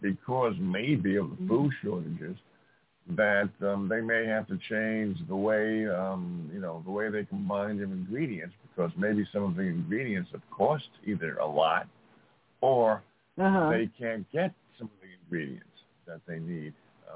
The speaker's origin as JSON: {"language": "English", "country": "South Africa", "said": "No, when we first started, yes. I said, hello, I'm from South Africa."}